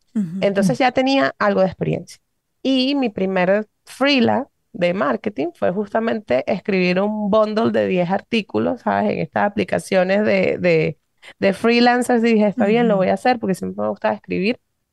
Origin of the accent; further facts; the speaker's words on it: Venezuela; Bueno, venezolana, mamá venezolana, mi papá es colombiano. Allá crecí, me crié, estudié Derecho. Me gradué cuando tenía 21 años